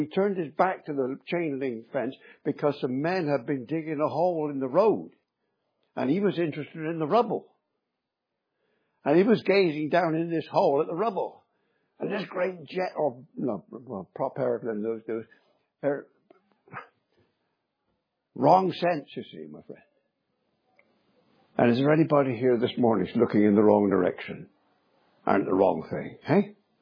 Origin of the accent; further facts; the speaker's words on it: Bristol, South West England, United Kingdom; When I was a boy, I was born in Bristol. And we lived a cycle ride away from a place called Filton.